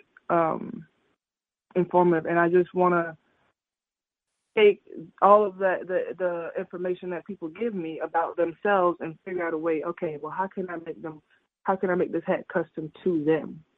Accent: Florida, United States; No, Broward County. I've lived, born and raised in Broward County.

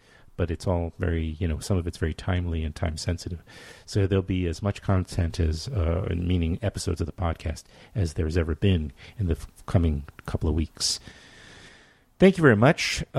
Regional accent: Queens, New York, United States; I grew up in Queens.

